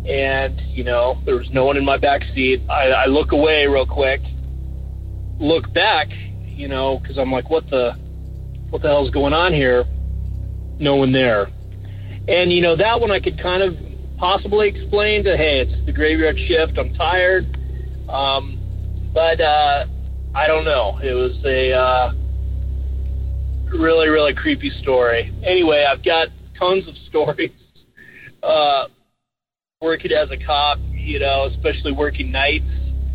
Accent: San Diego, California, United States; I'm from San Diego.

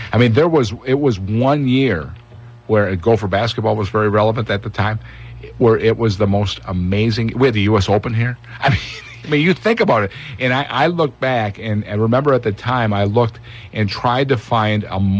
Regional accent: Green Bay, Wisconsin, United States; I was born and raised near Green Bay. And you know what? My dad ran the American Legion Club in Seymour, Wisconsin

